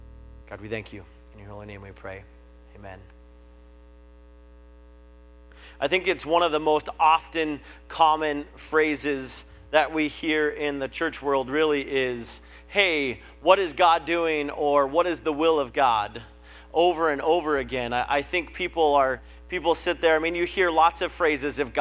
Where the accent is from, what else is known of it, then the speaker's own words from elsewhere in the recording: Billings, Montana, United States; I grew up in Billings, and so we had these amazing things called the rims.